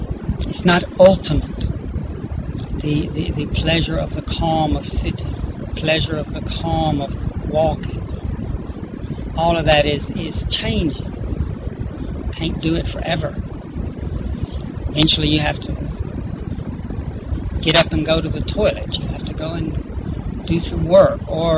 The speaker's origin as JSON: {"language": "English", "region": "Tennessee", "country": "United States", "tie": "born or raised there", "said": "It's like I grew up in Tennessee on a lake water, body of water."}